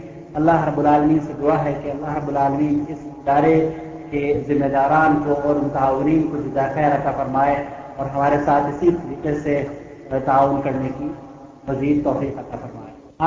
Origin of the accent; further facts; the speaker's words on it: Deoband, Uttar Pradesh, India; چونکہ میں دیوبند کا رہنے والا ہوں